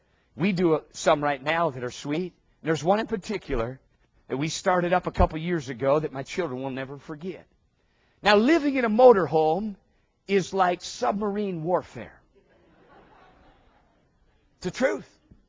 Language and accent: English; Minnesota, United States; Now, we grew up in Minnesota. Our favorite place was the Badlands of South Dakota.